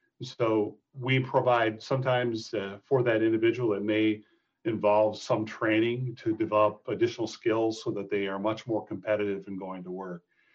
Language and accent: English; United States; first language American Sign Language; So for me, my first language is ASL, American Sign Language.